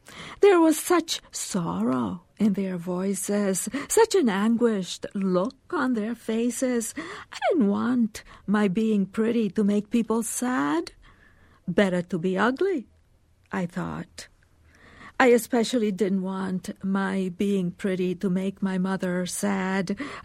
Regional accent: Sicily, Italy; moved away; I very much identify. I am an immigrant because I came from Sicily. My family, you know, were working class

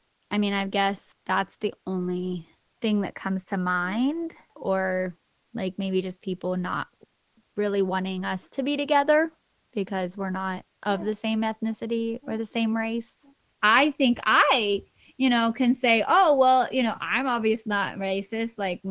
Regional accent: Haiti; I mean, growing up in Haiti is kind of a unique situation.

